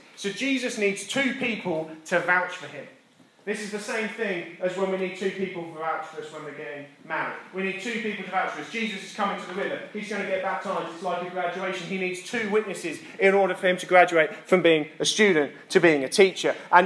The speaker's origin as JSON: {"language": "English", "region": "East of England", "country": "United Kingdom", "said": "Because I'm also from Essex"}